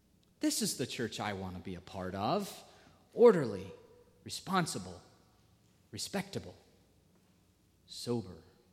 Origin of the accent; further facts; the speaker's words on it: the South, United States; I know that I'm Baptist and that I'm from the South